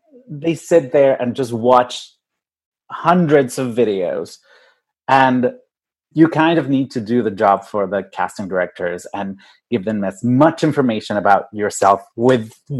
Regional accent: Mexico City, Mexico; English is a second language; I'm from Mexico City with a different accent.

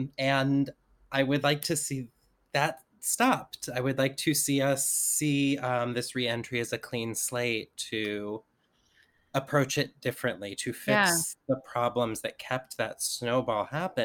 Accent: Los Angeles, California, United States; Los Angeles.

